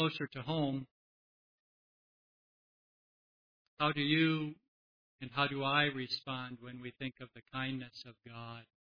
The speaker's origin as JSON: {"language": "English", "country": "Mexico", "tie": "born or raised there", "said": "I grew up in Mexico, and I've seen a few dead dogs."}